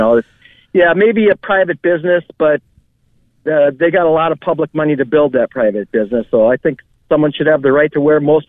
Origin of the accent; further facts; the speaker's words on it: Minneapolis, Minnesota, United States; I mean, and I'm from Minneapolis, right?